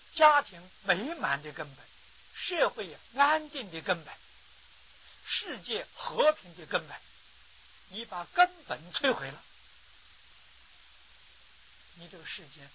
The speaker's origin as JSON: {"language": "Chinese", "country": "China", "said": "西方人应该讲法治，我们中国人比较高明，重要理智啊"}